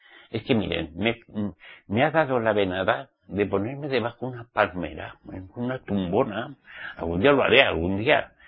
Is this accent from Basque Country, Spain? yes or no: no; Pamplona, Navarre, Spain; Solo hubo una persona en mi tierra, en Pamplona, saben, Navarra